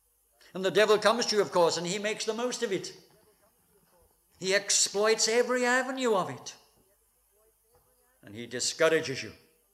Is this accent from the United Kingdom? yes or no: yes; England, United Kingdom; And so as an Englishman, I felt it was my place to be back here